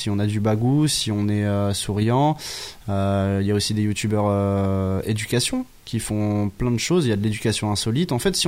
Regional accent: Brittany, France; j'ai parlé de la Bretagne, qui est ma région d'origine.

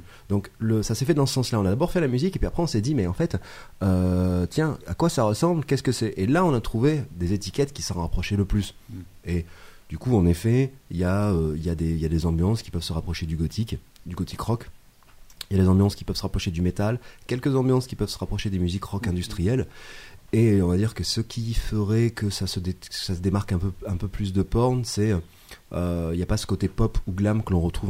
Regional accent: Grenoble, Auvergne-Rhône-Alpes, France; parce qu'on est originaire de Grenoble

